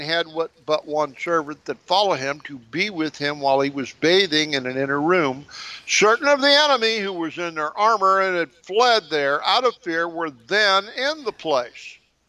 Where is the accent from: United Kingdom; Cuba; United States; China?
United States; I grew up in America before expressways.